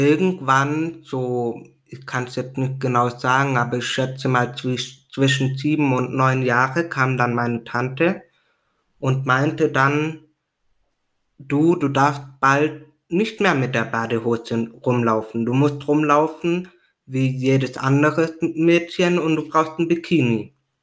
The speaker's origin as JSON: {"language": "German", "country": "Italy", "moved": "yes", "said": "wir kommen aus Italien, aus einem Dorf."}